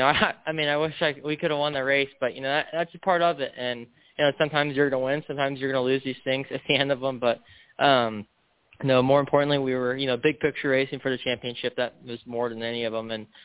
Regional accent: Miami, Florida, United States; Yeah, you know, I'm growing up in Miami, you know, I raced carts with more of the international scene

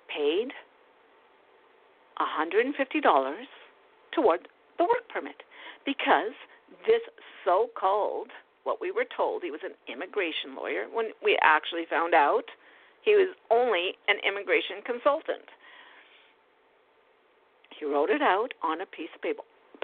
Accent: Canada; I am embarrassed to even say I am Canadian.

